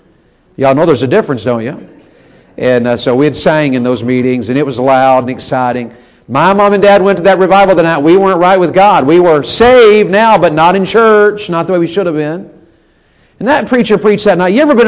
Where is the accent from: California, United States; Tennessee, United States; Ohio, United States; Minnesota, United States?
Tennessee, United States; I was raised in Tennessee, and we were country folks, and just mountain people, country people.